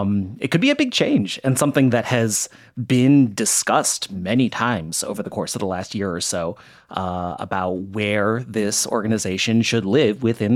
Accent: Michigan, United States; My first brush with journalism as a kid was in my hometown in Michigan when I won an ugly shoe contest.

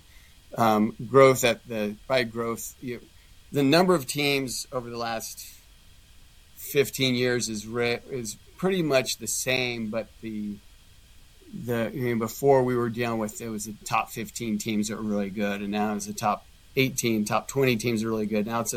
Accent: Texas, United States; But I did grow up on the Gulf Coast and grew up sailing.

